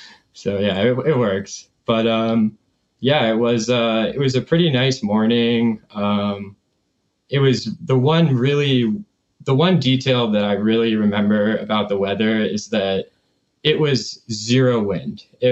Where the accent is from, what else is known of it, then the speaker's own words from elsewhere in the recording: New Hampshire, United States; now in Denver, United States; I'm from New Hampshire. The accident was in New Hampshire. I'm now living in Denver, have been for the past 2 years. 24 years old